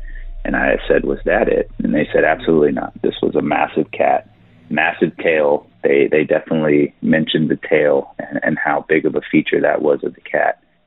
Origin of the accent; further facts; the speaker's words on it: Texas, United States; and we're all from East Texas.